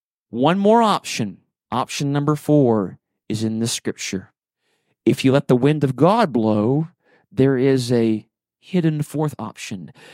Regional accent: Memphis, Tennessee, United States; born there; I was born in Memphis, Tennessee

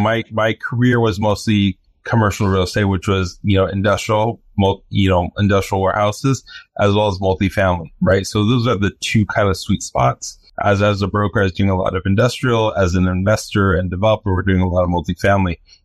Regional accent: Los Angeles, California, United States; You know, I'm from East LA, right?

